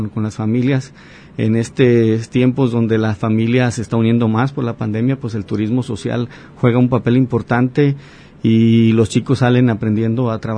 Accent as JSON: {"language": "Spanish", "country": "Mexico", "said": "nosotros como mexicanos pues salgamos de este estrés de la pandemia"}